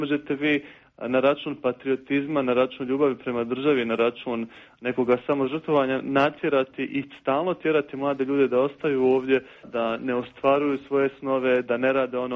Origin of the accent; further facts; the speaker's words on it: Bosnia & Herzegovina; pružena je mogućnost ljudima iz Bosne i Hercegovine, meni recimo, da upoznam svoje kolege koji su rodom iz Bosne i Hercegovine